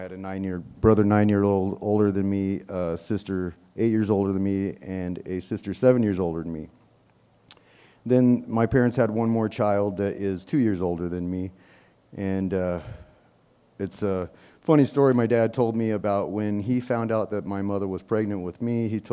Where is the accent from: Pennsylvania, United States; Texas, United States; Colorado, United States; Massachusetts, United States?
Texas, United States; because I grew up down in Texas, and we had Dairy King instead of Dairy Queen